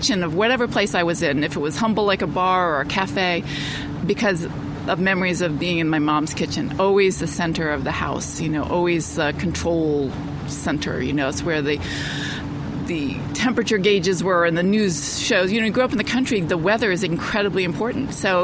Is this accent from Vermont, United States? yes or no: yes; Vermont, United States; I grew up in Vermont, outside of Middlebury, so even smaller town than Middlebury, which is small enough.